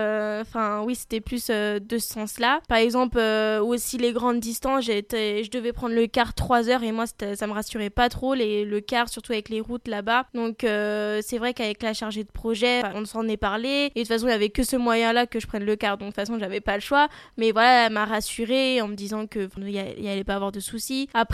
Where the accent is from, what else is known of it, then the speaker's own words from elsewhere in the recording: Angers, Pays de la Loire, France; je suis originaire d'Angers, j'ai 24 ans